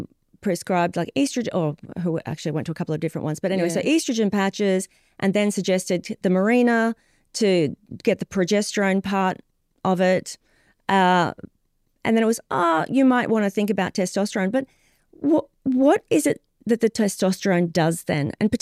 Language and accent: English; Australia; I'm from Australia